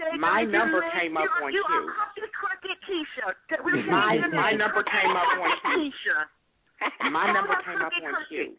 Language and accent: English; Cleveland, Ohio, United States; because we're both from Cleveland.